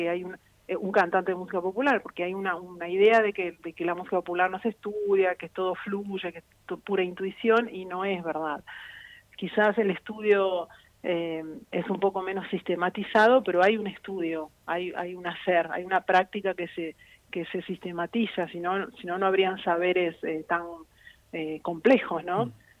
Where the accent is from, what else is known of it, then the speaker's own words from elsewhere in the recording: Brazil; first language Portuguese; Spanish is a second language; moved away; toda la vida hice música brasileña porque es mi lengua madre, es la lengua con la cual aprendí a escribir, digamos, yo estudié toda la vida en portugués, nunca estudié en castellano.